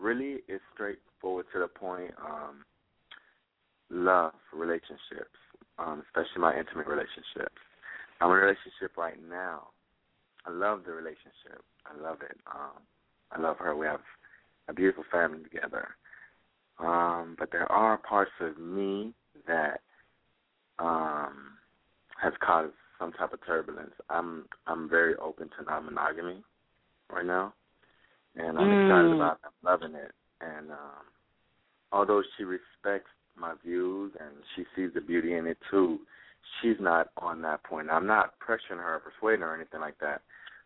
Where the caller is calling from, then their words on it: Hollywood, Florida, United States; calling from Hollywood, Florida.